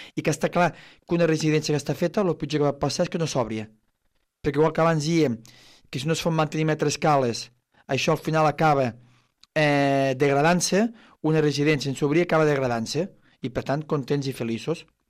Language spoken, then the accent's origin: Catalan; L'Ametlla de Mar, Catalonia, Spain; soc de la Cala, soc regidor d'este poble